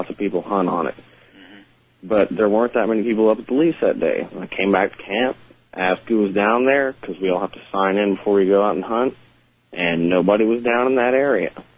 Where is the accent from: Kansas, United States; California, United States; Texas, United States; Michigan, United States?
Texas, United States; Sour Lake; And, I actually grew up in the Sour Lake area. And I spent most of my young life hunting out on a piece of property that butts up against the big thicket.